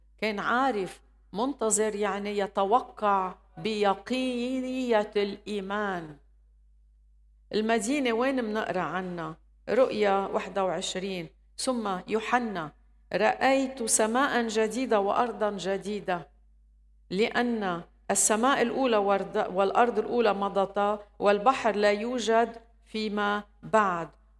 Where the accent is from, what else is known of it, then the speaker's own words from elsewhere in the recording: Lebanon; هوية، أنا من لبنان